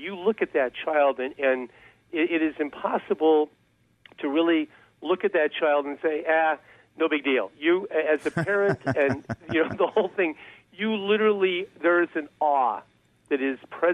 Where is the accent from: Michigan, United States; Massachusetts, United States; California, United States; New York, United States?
California, United States; Eureka; I grew up in a little tiny town in Northern California, a place called Eureka, which means in Greek.